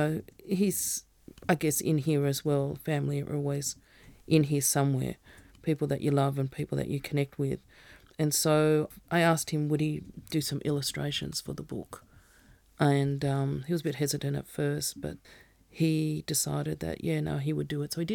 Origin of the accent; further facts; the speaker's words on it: Blue Mountains, New South Wales, Australia; I grew up in the Blue Mountains.